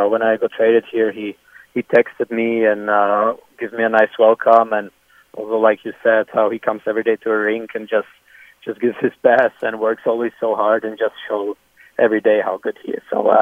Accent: Germany; also born or lived in Czech Republic; I was like 4 years old when I went to Germany. And yeah, obviously, when I was born in Czech

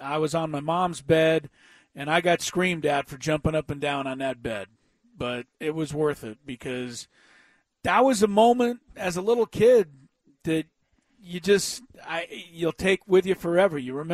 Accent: Los Angeles, California, United States; growing up in Los Angeles and listening to Dodger games

